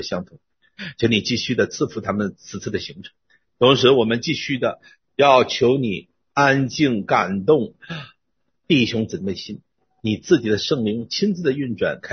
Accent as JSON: {"language": "Chinese", "country": "China", "said": "我们中国人呢，谈到活在当下啊"}